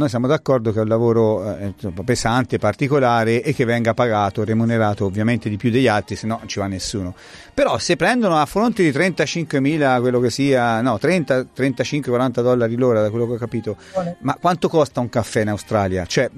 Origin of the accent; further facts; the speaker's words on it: Tuscany, Italy; noi siamo toscani, quindi non abbiamo nulla da invidiare a nessuno